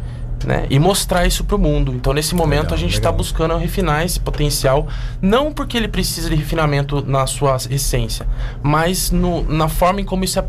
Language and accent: Portuguese; São Paulo, Brazil; Porque nós somos de São Paulo, interior de São Paulo